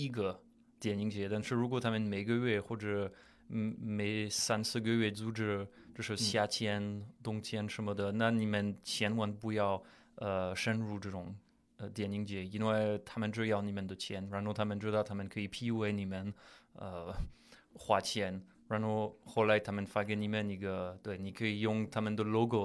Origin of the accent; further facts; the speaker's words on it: Paris, Île-de-France, France; Chinese is a second language; 因为我是巴黎人